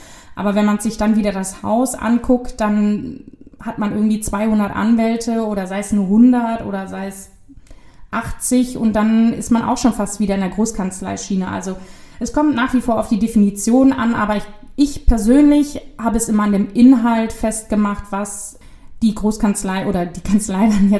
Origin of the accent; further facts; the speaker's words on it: Cologne, North Rhine-Westphalia, Germany; ich war dann wieder zurück in meine Heimat in Köln und habe da in einer Kanzlei gearbeitet